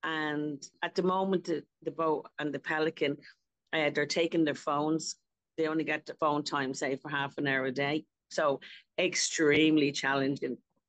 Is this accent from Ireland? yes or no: yes; Ireland; we say, in Ireland, we're kids from Ireland, England, some from England, and obviously all over Ireland.